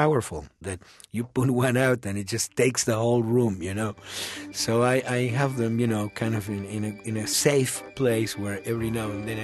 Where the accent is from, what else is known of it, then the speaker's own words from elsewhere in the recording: Argentina; English is a second language; He's from Uruguay, I'm from Argentina, and we wanted to make this music